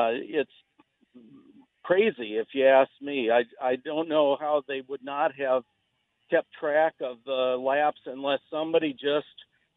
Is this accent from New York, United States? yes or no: no; Iowa City, Iowa, United States; I grew up in Iowa City, and it was a Iowa City track meet for junior high.